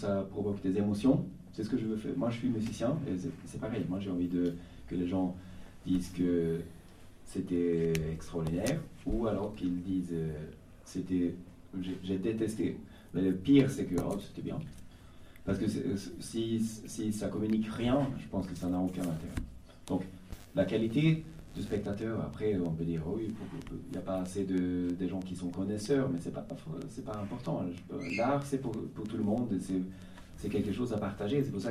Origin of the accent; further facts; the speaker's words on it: Stockholm, Stockholm County, Sweden; French is a second language; moi, je suis de Stockholm, et quand j'avais déménagé de Stockholm, et je suis revenu quelques années plus tard